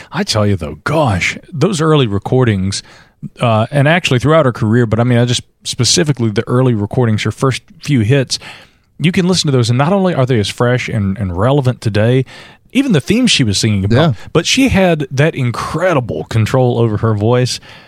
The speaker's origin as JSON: {"language": "English", "town": "Asheville", "region": "North Carolina", "country": "United States", "tie": "born or raised there", "said": "But Asheville, again, you know, I'm from Asheville. I was born and raised here."}